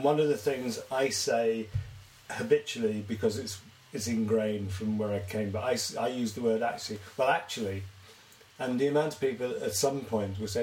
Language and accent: English; Brixton, London, United Kingdom; born there; accent: Cockney; Well, my family came from the Elephant and Castle going out east. I was born in Brixton. I chose to change my accent.